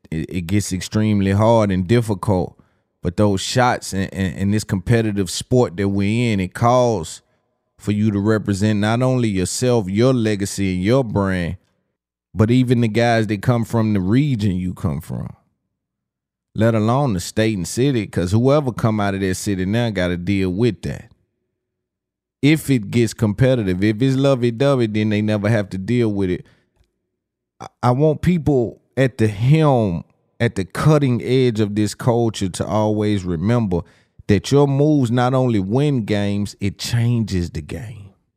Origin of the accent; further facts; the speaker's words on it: the South, United States; But check this out. I'm from the South.